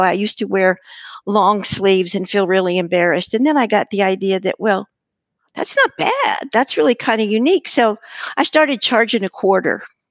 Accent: New Mexico, United States; I was a Southern Baptist growing up in New Mexico

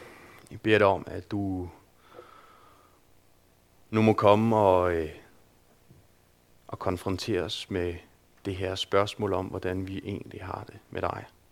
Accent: Region of Southern Denmark, Denmark; now in Aarhus, Denmark; Jeg kommer ned fra Sønderjylland af, har nogle forældre dernede, der hedder Annemette og Ole.

